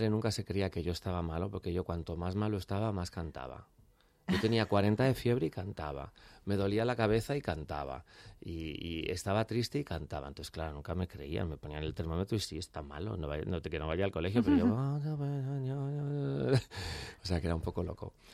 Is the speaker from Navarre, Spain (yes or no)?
no; Valladolid, Castile and León, Spain; Tan bien, somos de Valladolid